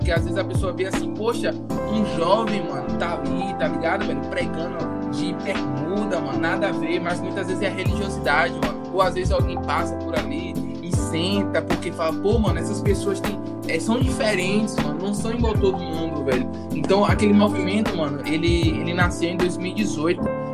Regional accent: Serrinha, Bahia, Brazil; nós dois somos da cidade de Serrinha, mano.

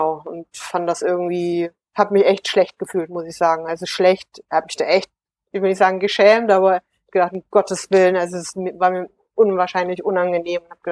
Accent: Gera, Thuringia, Germany; aus Gera, aus meiner Heimatstadt und aus Oldenburg.

